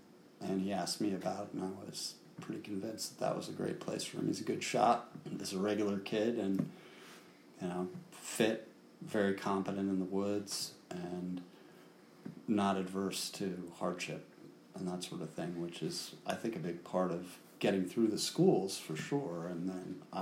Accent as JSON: {"language": "English", "town": "New York City", "region": "New York", "country": "United States", "tie": "born or raised there", "said": "growing up on East End Avenue in New York City"}